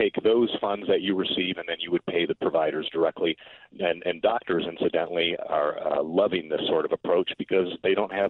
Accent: Aurora, Illinois, United States; now in Peoria, United States; because I'm originally from Aurora

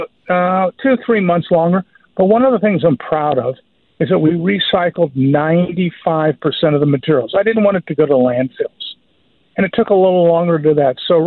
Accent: Omaha, Nebraska, United States; I grew up in Omaha, Nebraska, and I watched the Crossroads Mall being built.

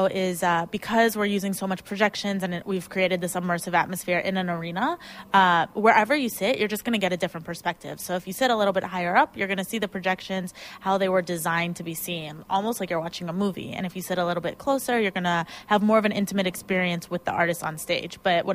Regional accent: Cleveland, Ohio, United States; No, I'm originally from Cleveland, but I haven't lived there in like...

